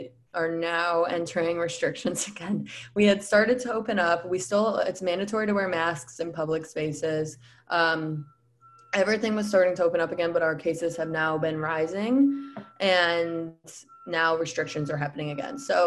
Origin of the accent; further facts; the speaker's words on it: Midwest, United States; I was raised in the Midwest. I thought I would stay in Chicago and not leave Chicago.